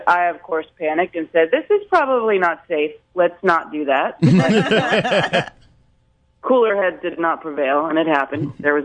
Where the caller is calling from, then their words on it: Richmond, Virginia, United States; I am calling from my beautiful apartment in Church Hill, Richmond, Virginia.